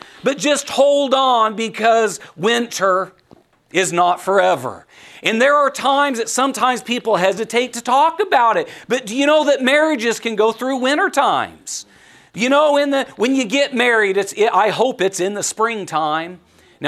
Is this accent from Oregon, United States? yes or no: yes; Oregon, United States; You know, I grew up in Oregon, so when we have those dark, cloudy days, I'm at home.